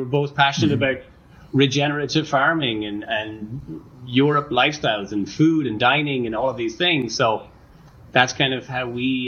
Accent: Ireland; now in United States; born and raised in Ireland, grew up in a little small farming community, southeast coast of Ireland. Really cool way to grow up. Grew up surrounded by lots of little small family-run organic farms.

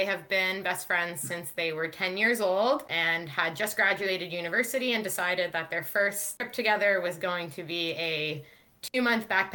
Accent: Canada; And then he's like, oh, so where in the States are you from? We're like, oh, we're from Canada.

